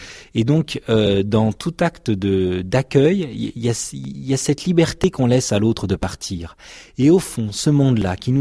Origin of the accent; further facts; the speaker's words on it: Grand Est, France; Je suis Lorrain, donc je viens de l'autre bout.